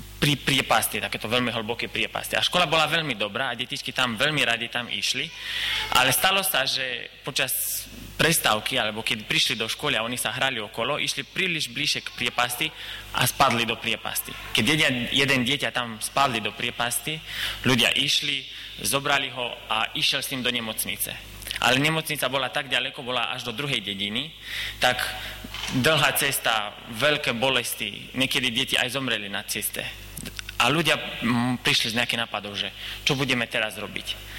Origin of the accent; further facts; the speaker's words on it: Romania; Slovak is a second language; now in Slovakia; Ja som z Rumunska, tak v Rumunska som sa narodil a prišli sme si na Slovensku 6 rokov dozadu. Áno, tak sa ešte učím slovenčinu, sklonovanie mi ešte neide.